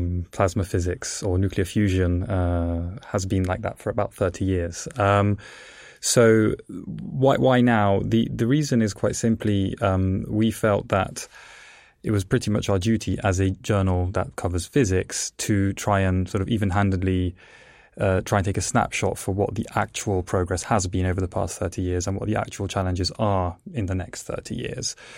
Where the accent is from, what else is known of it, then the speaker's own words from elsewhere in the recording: England, United Kingdom; also born or lived in Italy; my name is Italian. I was born in Italy. The reason I, as a child, moved to England is because my parents were actually plasma physicists